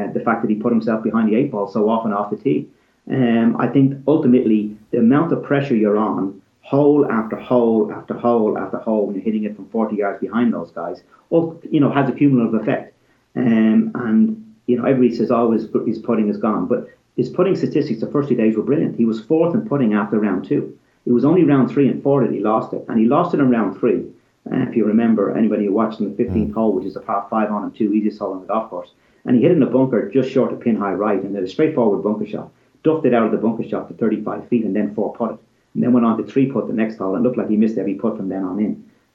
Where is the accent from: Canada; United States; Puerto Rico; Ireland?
Ireland; we lose out as Irish people